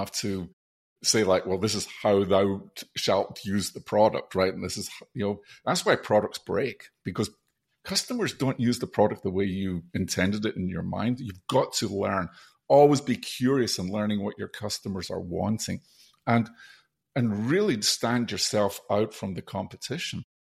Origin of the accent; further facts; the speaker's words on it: Scotland, United Kingdom; now in United States; I've lived in the US now longer than I lived in my home country of Scotland.